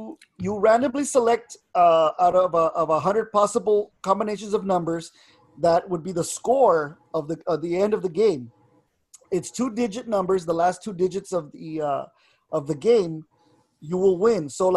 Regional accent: Texas, United States; And not just because we're from Texas. I think also because of the Latinos that we are, you know, you get real into it, man.

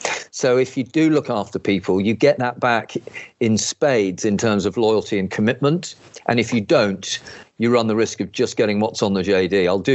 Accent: Cambridge, East of England, United Kingdom; when I was born and bred in Cambridge, and when I went to school in Cambridge, I found myself in leadership roles there

